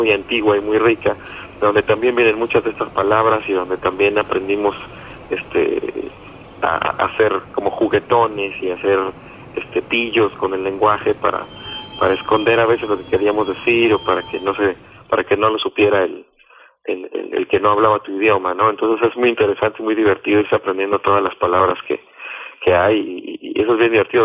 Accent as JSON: {"language": "Spanish", "region": "Mexico City", "country": "Mexico", "tie": "born there", "said": "yo nací en la Ciudad de México. Yo soy capitalino, igual que mi hermano, ya nacimos en la Ciudad de México, pero bueno, pues mi sangre toda es del mar, es de lo que le llaman la Huasteca"}